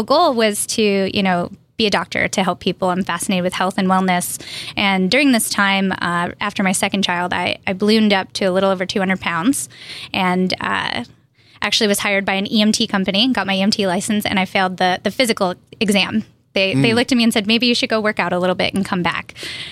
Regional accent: New York, United States; So I am originally from New York.

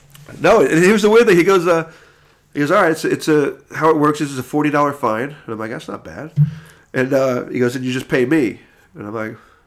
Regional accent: New York, United States; I got pulled over in New York when I grew up in New York

